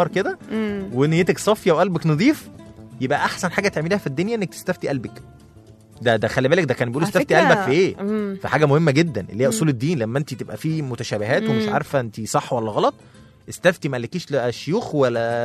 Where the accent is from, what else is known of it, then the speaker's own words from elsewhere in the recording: Egypt; عندنا في مصر في مشكله كبيره جدا، ان في ناس بتوهم عقولها وقلوبها.